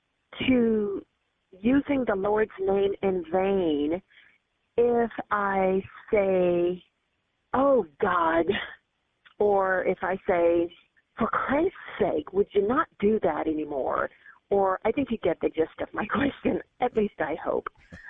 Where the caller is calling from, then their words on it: San Jose, California, United States; Hello, I'm calling from California, the San Jose area